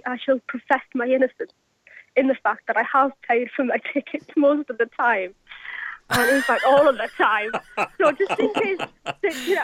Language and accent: English; Durham, North East England, United Kingdom; Well, I'm from Durham. It's a very small city, but in actual fact, I used to call it a village. It's that small.